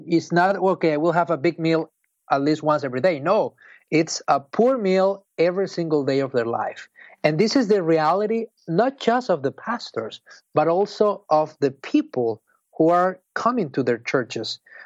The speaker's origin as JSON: {"language": "English", "country": "Venezuela", "tie": "born or raised there", "also_born_or_lived": "Caracas", "second_language": "English", "said": "grew up in the Lutheran Church of Venezuela"}